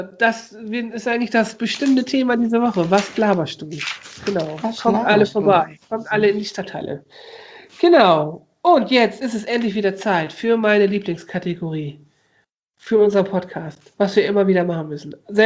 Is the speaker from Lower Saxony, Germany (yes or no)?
yes; Osnabrück, Lower Saxony, Germany; Ich komme ja aus Osnabrück, ne?